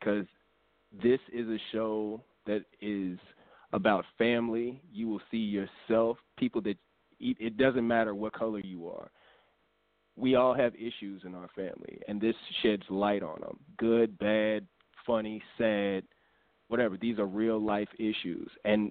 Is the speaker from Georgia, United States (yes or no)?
no; Indianapolis, Indiana, United States; I grew up in Indianapolis, Indiana, you know, two parents, one who was a nurse, one who, you know, was actually a contractor.